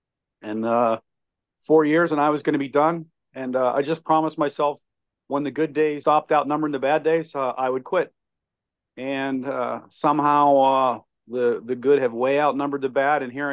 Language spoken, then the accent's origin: English; Pennsylvania, United States; I was growing up in Western Pennsylvania